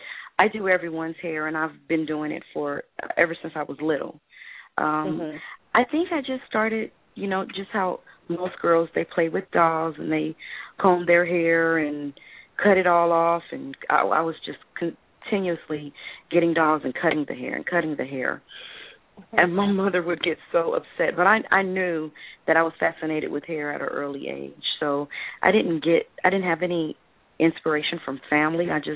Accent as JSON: {"language": "English", "region": "California", "country": "United States", "said": "I attended Cal State University, Long Beach. I'm from California."}